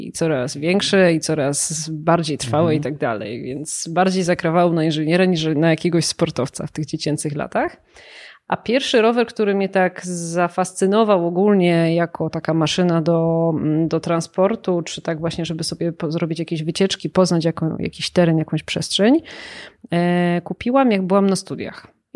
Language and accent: Polish; Tarnów, Lesser Poland, Poland; now in Kraków, Poland; ja pochodzę z Tarnowa, więc jakby Tarnów jest miastem dużo mniejszym